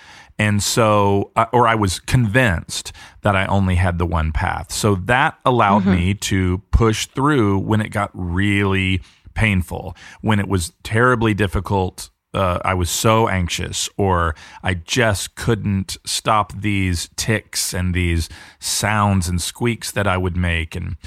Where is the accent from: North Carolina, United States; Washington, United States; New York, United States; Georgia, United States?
Georgia, United States; And I remember I grew up in Georgia, and we were out on a lake out in Georgia on his boat just a few years before he passed away.